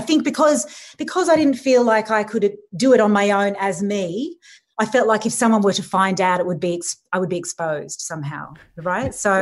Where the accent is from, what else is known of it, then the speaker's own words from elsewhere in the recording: Sydney, New South Wales, Australia; I grew up in Sydney